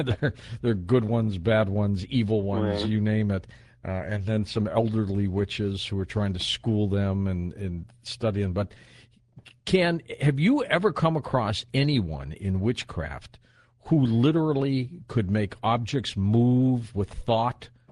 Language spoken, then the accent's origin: English; Detroit, Michigan, United States; I remember growing up in Detroit